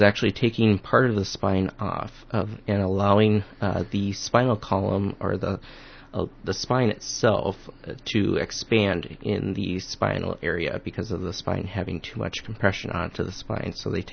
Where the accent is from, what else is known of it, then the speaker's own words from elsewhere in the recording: Northfield, United States; I was born and raised here in Northfield.